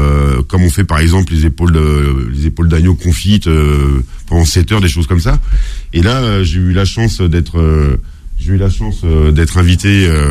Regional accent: Pays de la Loire, France; quand j'étais gamin, j'en ai fait. Moi, je suis de la Mayenne, donc on tuait le cochon.

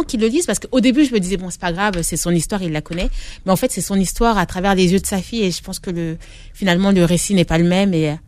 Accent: Paris, Île-de-France, France; Moi, j'ai grandi à Belleville

